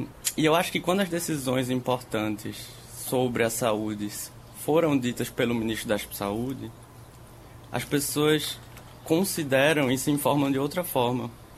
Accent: Recife, Pernambuco, Brazil; now in Bremen, Germany; Eu sou recifense e pernambucano.

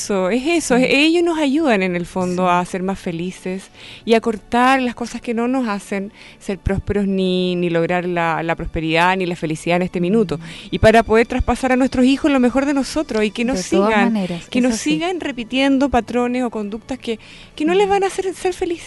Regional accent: Chile; Son cosas que nosotros como chilenos, con esta tradición, con esta cultura, no podemos entender.

